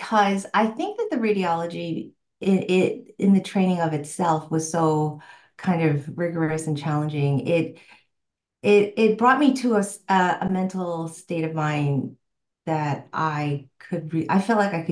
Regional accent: New York, United States; I forgot to mention I'm originally from New York

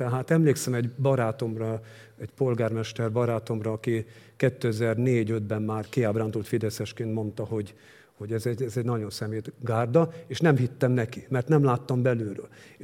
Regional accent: Székesfehérvár, Fejér, Hungary; Tehát az egy Orbán Viktor, ugyanabból a városból származunk, Székesfehérváron voltunk diákok

